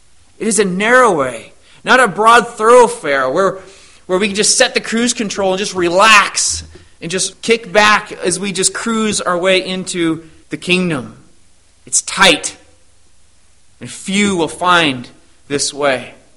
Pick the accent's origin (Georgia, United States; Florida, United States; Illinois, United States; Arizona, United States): Arizona, United States; Reminds me of growing up in Arizona, and we used to, with some of my friends, go cave exploring